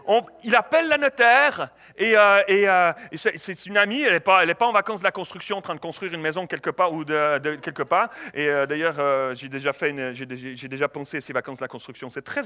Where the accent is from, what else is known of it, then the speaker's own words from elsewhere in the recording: Switzerland; moi, je suis suisse. Donc, je suis suisse, j'ai un compte en banque en Suisse